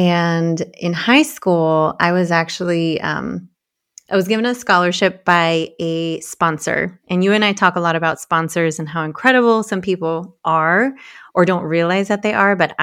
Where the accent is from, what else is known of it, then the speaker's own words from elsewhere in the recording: California, United States; I grew up in the Bay Area, so I'm Latina. My parents immigrated here from different parts of Mexico, and so I'm first generation